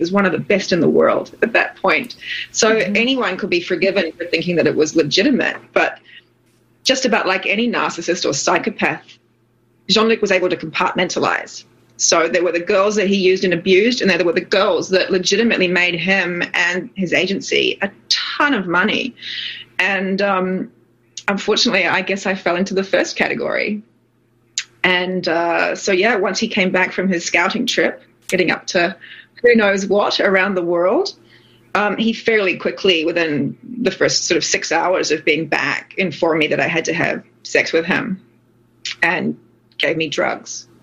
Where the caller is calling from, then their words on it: New Zealand; I'm phoning in from New Zealand.